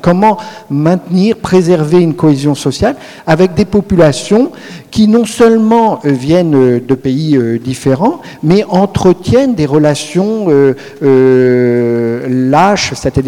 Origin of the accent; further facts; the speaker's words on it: Auxerre, Bourgogne-Franche-Comté, France; je ne suis pas poitevin, je suis d'Auxerre, je viens d'Auxerre